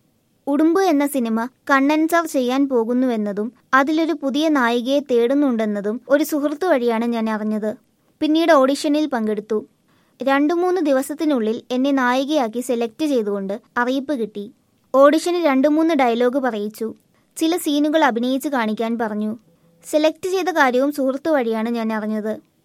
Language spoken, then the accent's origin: Malayalam; Thiruvananthapuram, Kerala, India; ഞാനും തിരുവനന്തപുരത്തുകാരിയാണ്. കോവളത്താണ് വീട്.